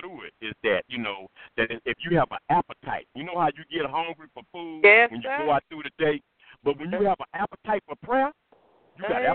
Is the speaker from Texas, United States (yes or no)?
yes; Texas City, Texas, United States; I'm from Texas City, and I came down